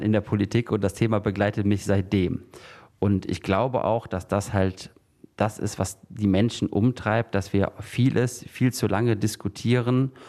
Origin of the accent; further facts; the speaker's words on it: Leichlingen, North Rhine-Westphalia, Germany; ich bin 33 Jahre alt. Ich kandidiere als Bürgermeister in meiner Heimatstadt Leichlingen, in der ich auch aufgewachsen bin, für die CDU und die FDP. Ich lebe schon mein ganzes Leben in Leichlingen und jetzt seit etwas mehr als 3 Jahren wohne ich in Witzelden.